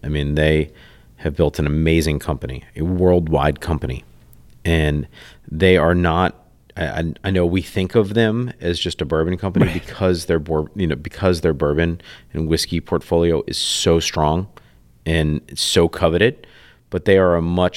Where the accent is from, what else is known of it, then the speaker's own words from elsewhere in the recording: New Orleans, Louisiana, United States; being born and raised in New Orleans, not a lot of things that are cutting edge here.